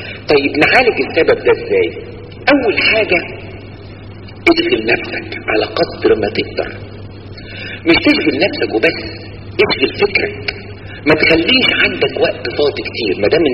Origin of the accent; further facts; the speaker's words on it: Egypt; واحنا يا مصريين